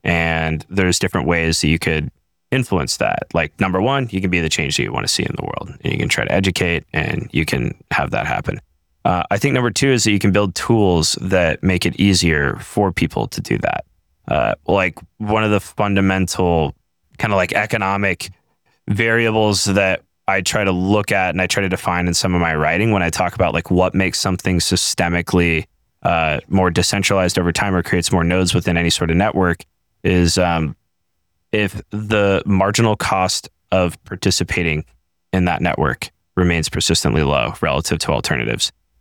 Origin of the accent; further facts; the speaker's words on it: Denver, Colorado, United States; I'm from Denver, Colorado, and we have, we started the space out there as our Bitcoin Citadel.